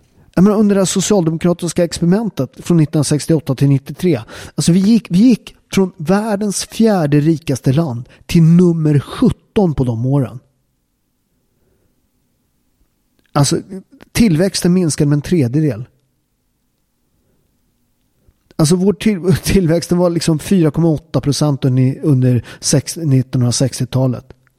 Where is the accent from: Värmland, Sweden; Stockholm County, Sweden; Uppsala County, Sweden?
Stockholm County, Sweden; Upplands Väsby; jag är från Upplands Väsby, en förort.